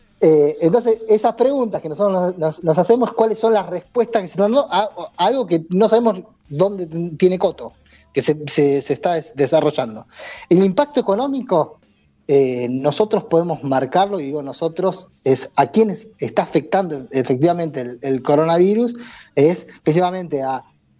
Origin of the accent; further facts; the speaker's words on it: Argentina; Nosotros como argentinos y argentinas podemos decir